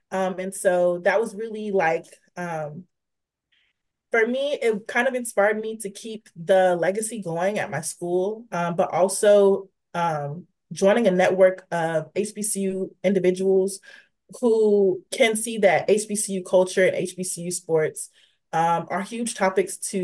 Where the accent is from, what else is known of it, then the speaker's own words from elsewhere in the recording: South Carolina, United States; For me personally, I'm from South Carolina, so.